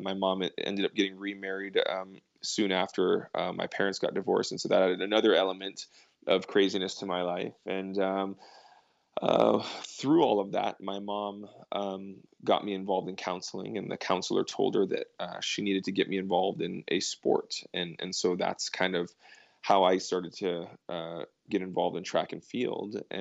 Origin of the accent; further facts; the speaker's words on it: Hawaii, United States; also born or lived in Texas; Well, I grew up in Hawaii. I was born in Texas, grew up in Hawaii. My mom's side of the family lived there.